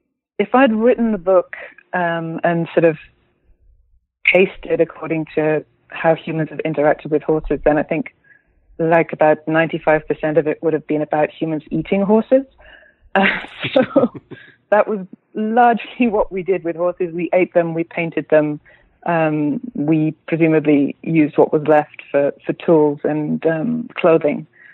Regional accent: United Kingdom; now in Berlin, Germany; I'm a British writer. I live in Berlin. I've been here for the last 11 years

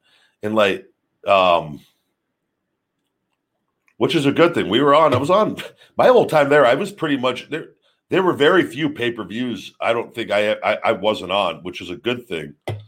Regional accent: Las Vegas, Nevada, United States; But then when we were in my hometown in Vegas, they had Axel take the pinfall.

